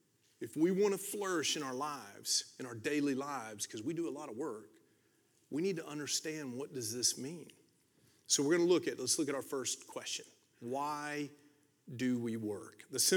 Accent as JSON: {"language": "English", "region": "the South", "country": "United States", "said": "we're both from the South. We're kind of southern boys"}